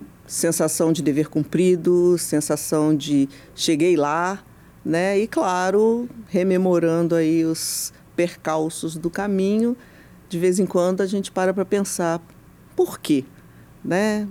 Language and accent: Portuguese; Nova Iguaçu, Rio de Janeiro, Brazil; Mas eu cresci em Nova Iguaçu, que é uma cidade do lado.